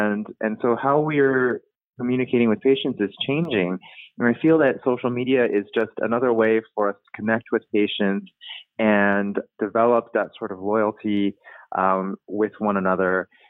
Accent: Taiwan; I spent part of my life growing up in Taiwan

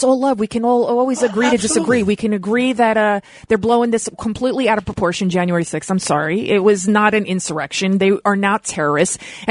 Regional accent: Bronx, New York, United States; You could tell I'm from the Bronx.

